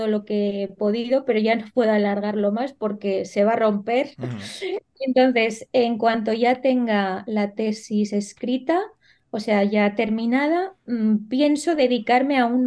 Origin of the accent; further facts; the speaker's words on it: Spain; also born or lived in Tehran; Yo, a ver, yo soy una falsa iraní, en realidad. ¿Por qué? Porque yo nací en Teherán y recién nacida, o sea, yo tenía 4 meses cuando me cogió mi mamá con mi hermana, nos subimos al avión y vinimos a España